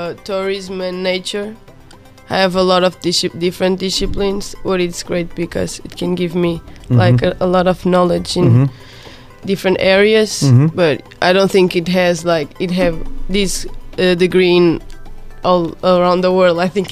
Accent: Ovar, Aveiro District, Portugal; now in Azores, Portugal; I'm from Ovar. It's in the district of Aveiro, near Porto.

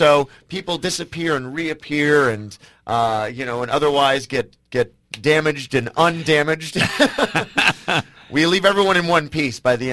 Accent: Ireland; And, you know, being Irish, it's just comes natural to me.

